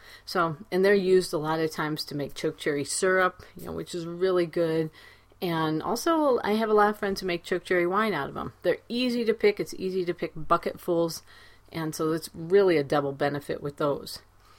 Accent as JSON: {"language": "English", "region": "Ohio", "country": "United States", "tie": "born or raised there", "said": "Growing up in Ohio, we had lots of elderberries growing kind of wild in the perimeter of the property"}